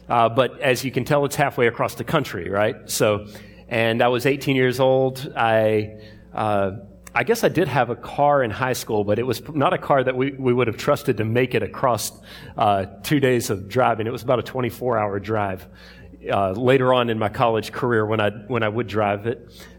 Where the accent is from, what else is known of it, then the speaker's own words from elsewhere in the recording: Suffolk, Virginia, United States; I grew up in Suffolk. You guys know that.